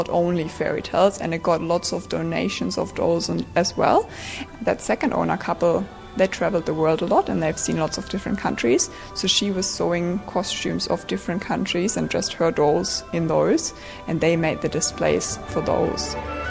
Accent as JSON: {"language": "English", "region": "Northern Germany", "country": "Germany", "said": "I'm from Germany as well. These dolls here are dressed in the dirndl and in the lederhosen. Like, where I come from, we don't wear that. I'm from the northern part"}